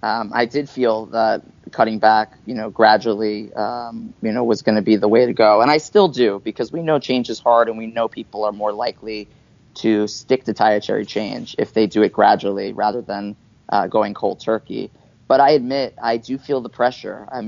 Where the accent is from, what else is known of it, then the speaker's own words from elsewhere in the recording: Staten Island, New York, United States; You know, I grew up in Staten Island, New York. It's not known to be a particularly progressive place in terms of New York City.